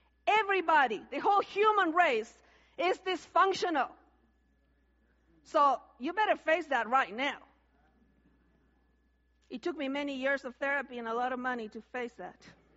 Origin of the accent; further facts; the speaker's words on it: Argentina; I didn't know what A meant when I came to Canada the first time. Because I am from Argentina.